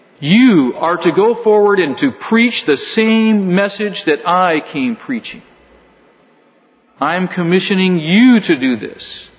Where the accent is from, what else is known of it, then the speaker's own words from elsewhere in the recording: California, United States; Now for me, I grew up in California